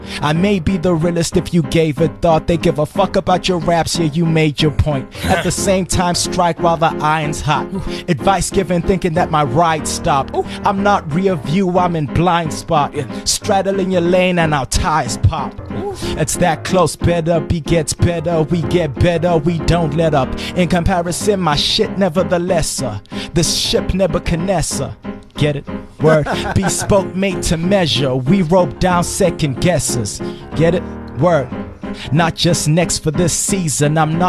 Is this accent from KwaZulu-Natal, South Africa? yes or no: yes; Durban, KwaZulu-Natal, South Africa; I'm from Durban, man. It still doesn't make sense.